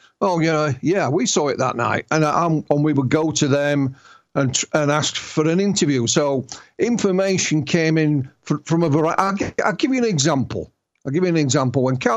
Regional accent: Yorkshire and the Humber, United Kingdom; Being a Yorkshireman, it's difficult to do an English accent, never mind anything else, you know.

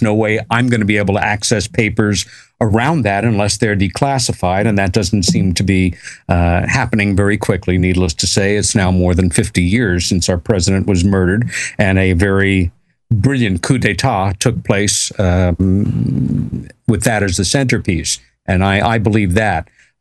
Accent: United States; and as an American who has visited England 20, 25 times

